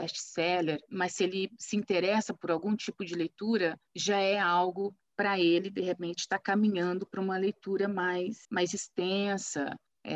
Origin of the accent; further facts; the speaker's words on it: São Joaquim da Barra, São Paulo, Brazil; quando eu cresci, né, em São Joaquim da Barra, no interior de São Paulo